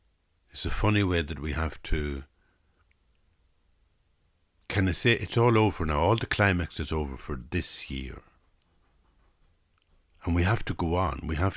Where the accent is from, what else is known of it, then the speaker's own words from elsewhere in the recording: Ireland; as an Irish person, I hadn't understood how to be that positive.